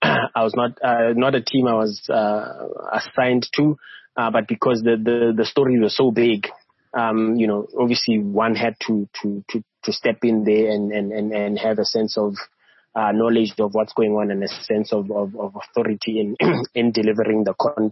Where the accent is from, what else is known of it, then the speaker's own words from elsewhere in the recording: Bethlehem, Free State, South Africa; Growing up, I'm from Bethlehem in the Free State.